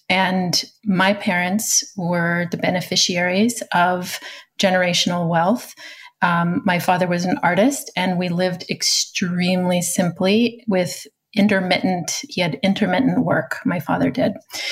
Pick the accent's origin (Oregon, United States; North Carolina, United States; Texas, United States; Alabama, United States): Oregon, United States; I was born in 1975 and I was raised on the Oregon coast with parents who had traveled or who had left the East Coast